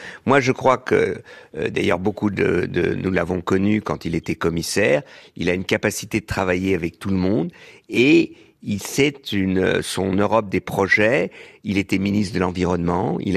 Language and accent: French; Germany; Moi, je suis allemand. Je suis un Allemand